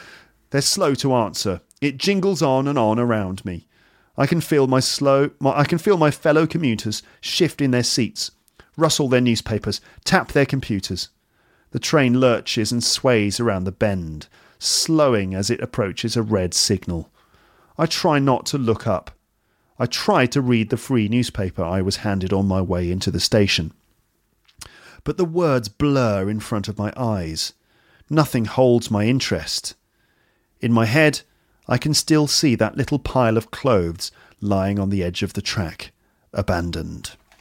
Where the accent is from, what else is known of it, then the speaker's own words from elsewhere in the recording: United Kingdom; Being British, I expect everyone to converse in English.